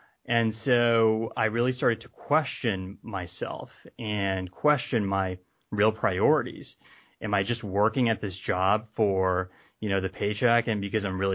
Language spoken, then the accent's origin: English; New York, United States; also born or lived in Texas / Virginia; now in California, United States; kind of born and raised in New York, moved from New York to Texas, moved from Texas to Virginia, and finished out high school, went to college in Virginia.